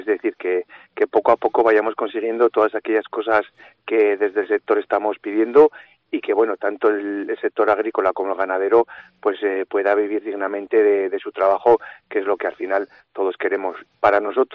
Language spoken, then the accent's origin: Spanish; Navarre, Spain